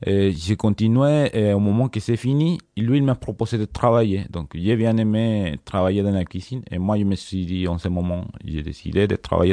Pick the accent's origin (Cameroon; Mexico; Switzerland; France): Mexico; Hermosillo, Sonora; je suis de Hermosillo.